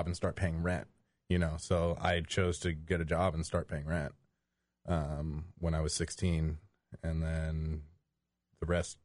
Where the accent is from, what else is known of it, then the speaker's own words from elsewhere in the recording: California, United States; Well, originally, I grew up in the Bay Area, and I got into tree work down there